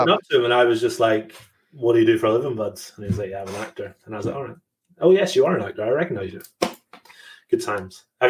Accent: Northern Ireland, United Kingdom; also born or lived in Scotland; I'm from Scotland, but I grew up in Northern Ireland.

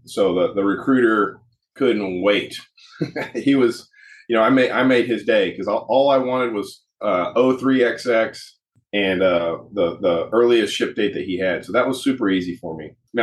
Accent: Oklahoma, United States; So, I grew up in Western Oklahoma. We had a cattle, I guess I'll use the word operation. We had about 500 acres on our river bottom land.

